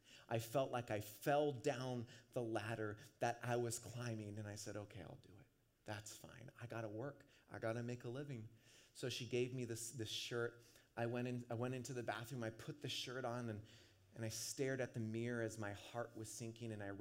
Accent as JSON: {"language": "English", "town": "Stanwood", "region": "Washington", "country": "United States", "tie": "born or raised there", "said": "where I grew up in Stanwood, Washington, not a lot of people worked when they were 15"}